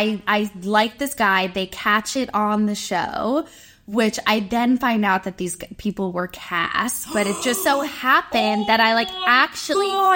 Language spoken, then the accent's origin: English; Los Angeles, California, United States; And I grew up in Los Angeles, and they knew that I had really great parents.